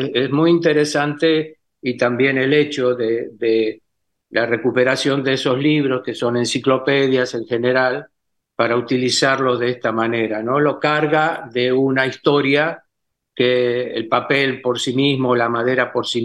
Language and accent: Spanish; Itatí, Corrientes, Argentina; cortezas que yo hago traer desde Itatí, donde yo nací